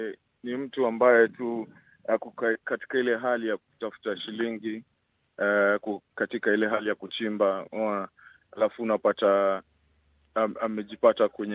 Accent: Kibera, Nairobi, Kenya; born there; nilizaliwa Kibera

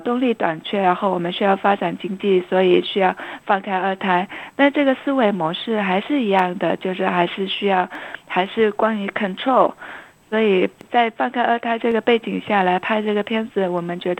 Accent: China; 其实我跟南孚都一样是在中国就是出生长大，还要在中国受教育嘛

